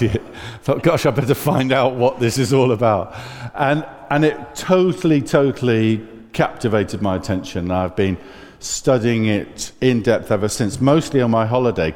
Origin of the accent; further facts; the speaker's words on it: Newcastle, North East England, United Kingdom; I'm from Newcastle.